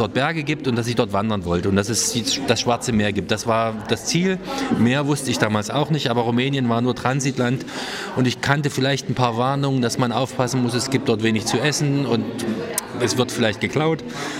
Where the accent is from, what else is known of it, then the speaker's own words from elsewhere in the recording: Thuringia, Germany; ich komme aus Thüringen, auch dort gibt es Städte mit mittelalterlichen Wurzeln, die im Barock sich entwickelt haben und danach aber kaum weiterentwickelt haben.